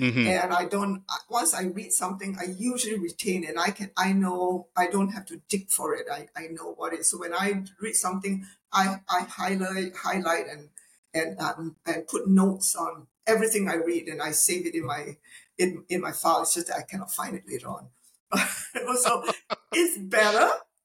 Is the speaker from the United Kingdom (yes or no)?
no; Malaysia; maybe it's because I came from Malaysia. I don't know why we bargain for everything.